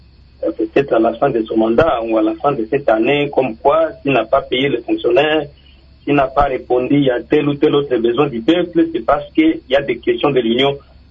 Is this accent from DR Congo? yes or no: yes; DR Congo; qui nous concernent ici à l'interne, nous, Congolais. Nous devons avoir des modèles à servir aux autres en tant que Congolais.